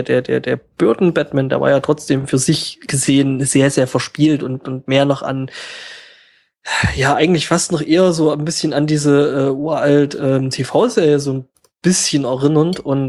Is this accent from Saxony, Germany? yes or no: yes; Saxony, Germany; Ja, Entschuldigung, ich bin Sachse